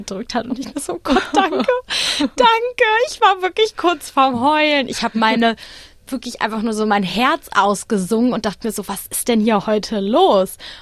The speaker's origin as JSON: {"language": "German", "region": "Berlin", "country": "Germany", "said": "ich komme aus Berlin"}